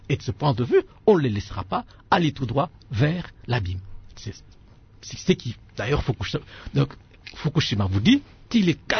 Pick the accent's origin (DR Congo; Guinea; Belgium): DR Congo; Mais moi, je suis Congolais